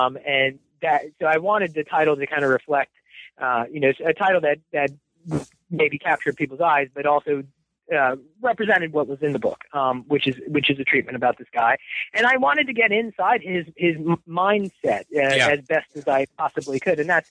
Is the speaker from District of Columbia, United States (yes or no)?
yes; Washington, District of Columbia, United States; born there; I was born in the Washington, D.C. area in 1966.